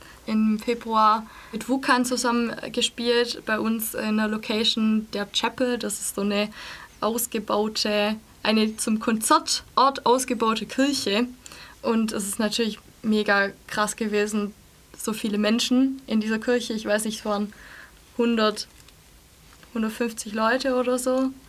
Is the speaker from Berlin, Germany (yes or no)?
no; Göppingen, Baden-Württemberg, Germany; now in Stuttgart, Germany; Aus dem schönen Göppingen. Aus dem schönen Göppingen, Kreis Göppingen. Und wir sind auch alle, wir wohnen auch alle im Umkreis oder haben im Umkreis gewohnt. Ich wohne jetzt in Stuttgart.